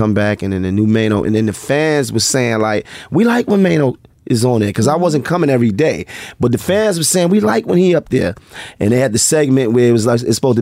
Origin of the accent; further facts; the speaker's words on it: New York, United States; In the neighborhood that I come from, right? I'm from Bed-Stuy.